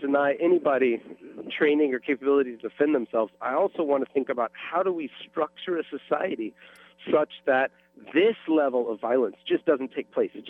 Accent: Texas, United States; Personally, I grew up in Texas in the countryside, and I grew up around guns and was taught gun safety by my father.

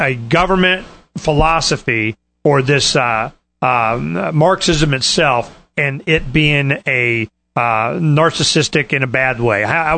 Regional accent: the South, United States; Because I grew up in the South where you had a lot of racism.

